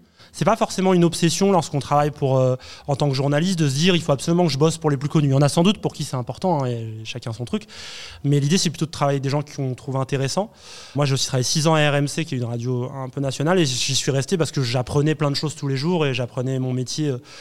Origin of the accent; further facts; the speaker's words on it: Montpellier, Occitanie, France; c'est mon nom de famille, je viens de Montpellier et voilà, je suis journaliste en radio principalement.